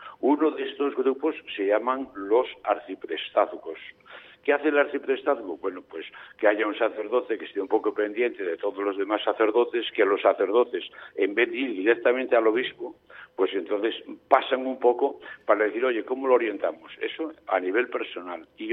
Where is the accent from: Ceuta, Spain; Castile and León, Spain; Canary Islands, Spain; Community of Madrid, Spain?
Castile and León, Spain; Bustillo del Páramo; desde Bustillo del Páramo, que es mi pueblo, que es que limita ya con León